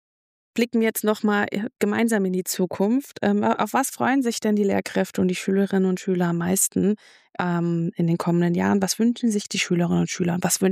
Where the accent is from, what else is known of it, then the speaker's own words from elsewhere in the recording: Hesse, Germany; Ich komme aus Hessen, ich kenne dieses System nicht.